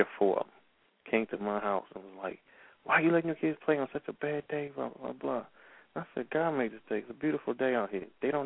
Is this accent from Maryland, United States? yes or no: yes; Suitland, Maryland, United States; growing up in Suitland, Maryland, I had a friend named Rod.